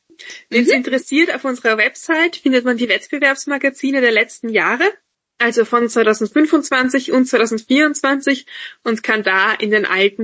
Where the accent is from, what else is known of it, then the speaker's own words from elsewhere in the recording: Austria; Wir kommen ja alle aus Österreich.